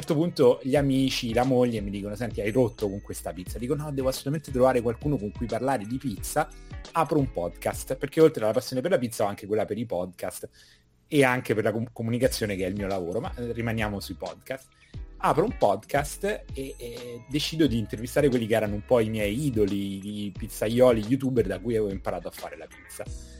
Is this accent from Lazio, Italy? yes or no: yes; Rome, Lazio, Italy; also born or lived in Barcelona; nonostante il nome straniero sono italianissimo, romano da 40 anni, nel senso che ho 40 anni, quindi sono romano da 40 anni. E a Roma mi ci sono recentemente ritrasferito da poco meno di 3 settimane, passando per Barcellona, gli Stati Uniti, la Germania e qualche altro posto.